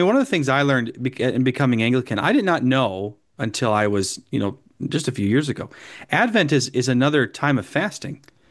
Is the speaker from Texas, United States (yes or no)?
no; Michigan, United States; growing up in Michigan. … were from originally from Tennessee, the mountains of Tennessee.